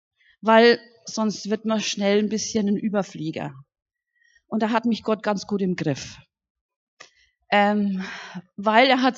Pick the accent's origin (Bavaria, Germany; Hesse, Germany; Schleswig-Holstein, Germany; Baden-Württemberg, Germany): Bavaria, Germany; Lichtenfels; Ich komme aus Lichtenfels, aus der Gemeinde da.